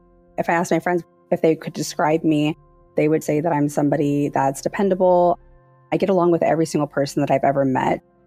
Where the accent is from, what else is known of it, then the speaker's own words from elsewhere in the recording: Brea, California, United States; also born or lived in Anaheim; I was born in Anaheim, California. I grew up in the Brea, California area. My childhood was amazing. I grew up in a Mexican household.